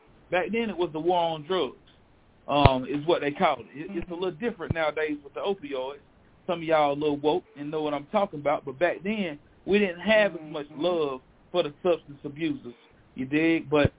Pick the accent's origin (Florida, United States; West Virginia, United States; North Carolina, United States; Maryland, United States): North Carolina, United States; born there; also born or lived in Cleveland County, United States; I was born in Rutherford County, North Carolina, rural North Carolina to be exact. I come from a big old family down in Cleveland County, North Carolina, in the country.